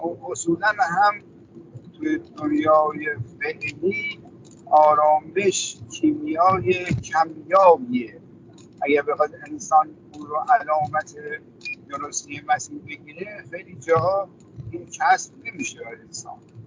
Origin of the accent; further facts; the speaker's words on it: Iran; ما ایرانی هستیم شیعه هستیم